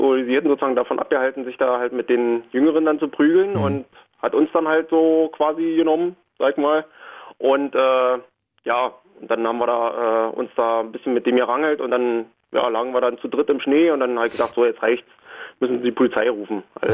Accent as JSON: {"language": "German", "region": "Berlin", "country": "Germany", "said": "Ich komme hier aus Marzahn"}